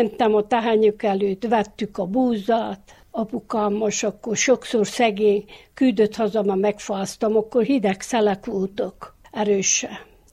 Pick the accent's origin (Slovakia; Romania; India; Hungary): Romania; Városfalva, Harghita; Városfalváról. 39-ben születtem